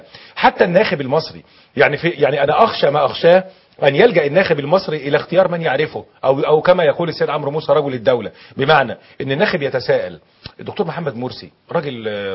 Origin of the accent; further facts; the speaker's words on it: Egypt; أننا كمصريين